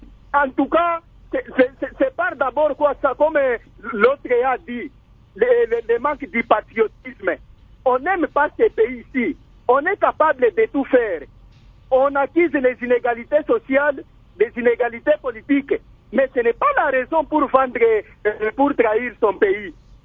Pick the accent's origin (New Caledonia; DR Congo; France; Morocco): DR Congo; Mais si nous rentrons ici chez nous au Congo, vous verrez Kachai avec sa morphologie, Charles avec sa morphologie, on ne se ressemble même pas.